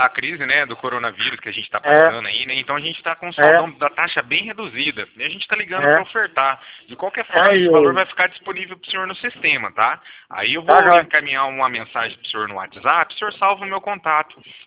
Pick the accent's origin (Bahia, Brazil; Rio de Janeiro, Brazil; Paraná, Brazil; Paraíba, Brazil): Paraná, Brazil; Cornélio Procópio; Eu sou aqui de Cornélio Procópio, aqui do ladinho de Assis também.